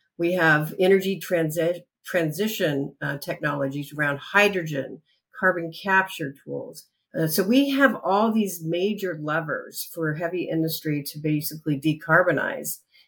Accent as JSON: {"language": "English", "region": "Washington", "country": "United States", "tie": "born or raised there", "said": "I grew up in the Pacific Northwest, trout fishing on rivers and camping in the evergreen forest of Washington State."}